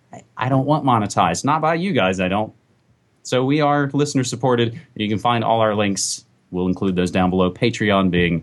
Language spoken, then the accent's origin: English; West Virginia, United States; West Virginia weed for the win, my home state.